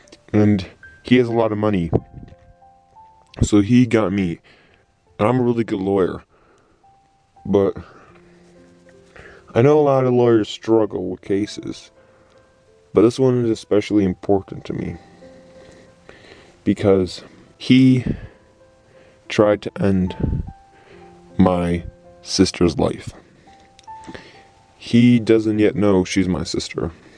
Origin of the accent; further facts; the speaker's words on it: New Mexico, United States; I am a lawyer from New Mexico.